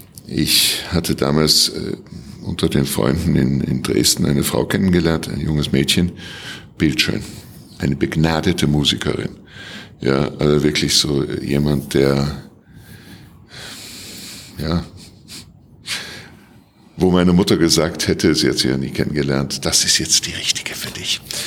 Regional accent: Vienna, Austria; ich bin in Wien aufgewachsen, das wissen vielleicht der eine oder andere.

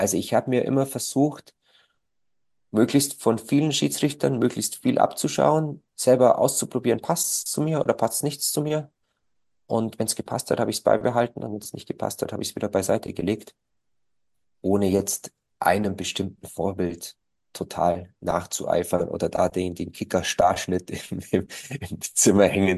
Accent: Bavaria, Germany; ich bin im Bezirk Schwaben groß geworden.

